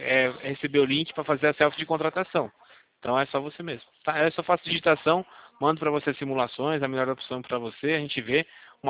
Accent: Campinas, São Paulo, Brazil; eu sou aqui de Campinas, né? Sou do escritório aqui

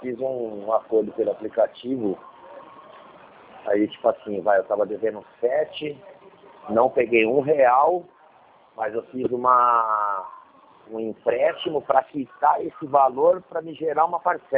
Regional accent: São Paulo, Brazil; now in Jundiaí, Brazil; eu sou nascido e criado em São Paulo, atualmente eu moro em Jundiaí.

